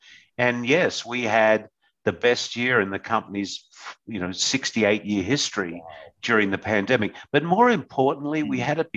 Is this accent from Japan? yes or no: no; Australia; being an Australian